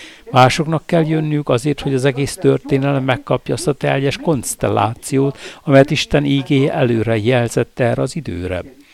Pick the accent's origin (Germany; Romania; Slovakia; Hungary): Germany; Hungarian is a second language; És egy angol professzor engem, mint németet okolt azzal, hogy elvesztették a nagy birodalmat, mert német vagyok, ugye?